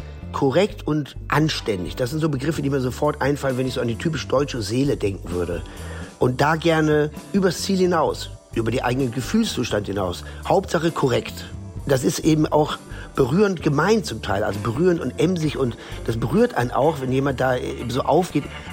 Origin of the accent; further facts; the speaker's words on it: North Rhine-Westphalia, Germany; moved away; ich weiß nicht, wie man sich als Deutscher fühlt. Also ich weiß das gar nicht, ob ich mich als Deutscher fühle. Die Enge des Ruhrgebiets, die ich früh verlassen habe, weil mir da alles zu klein war und immer das Gleiche.